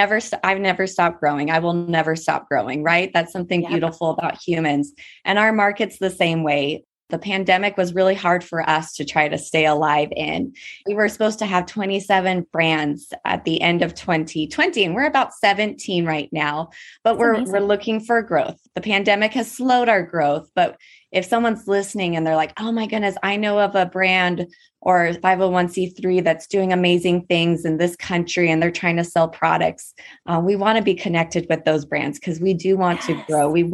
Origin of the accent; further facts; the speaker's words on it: Colorado, United States; now in Hawaii, United States; I've been here 12 years. And, you know, I just, since I grew up in Colorado, I do sometimes miss the snow and just what Christmas means when you live in a cold state.